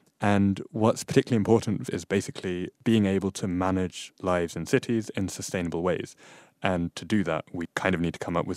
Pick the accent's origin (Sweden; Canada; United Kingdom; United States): United Kingdom; England; now in Germany; I grew up in England and then moved to Germany a couple of years ago.